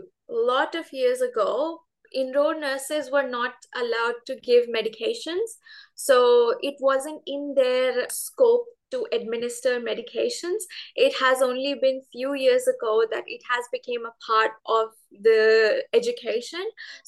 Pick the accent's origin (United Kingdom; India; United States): India; moved away as an adult; now in Australia; I am originally from India. I have been in Australia for almost 4 years. It's going to be 4 years in February next year. And I came as an international student